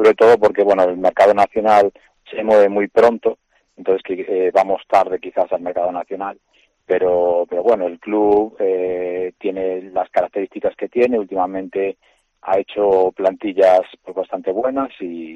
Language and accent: Spanish; Lugo, Galicia, Spain; born there; nací en Lugo